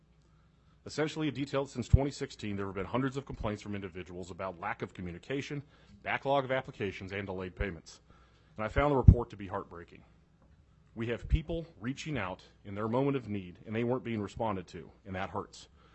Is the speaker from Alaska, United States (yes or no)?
yes; Anchor Point, Alaska, United States; I was born and raised in Alaska, one of five siblings. I grew up in a cabin in Anchor Point on the Kenai Peninsula.